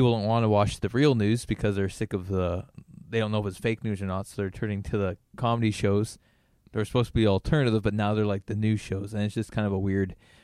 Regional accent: Canada; maybe I'm Canadian. I don't get American humor as much.

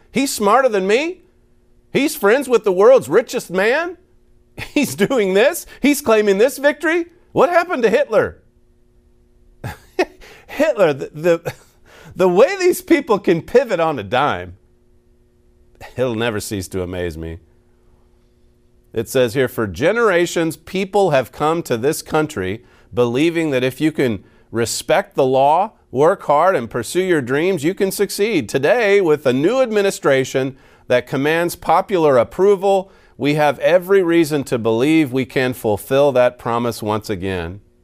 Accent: United States; I mean, as an American, I can say that, yes.

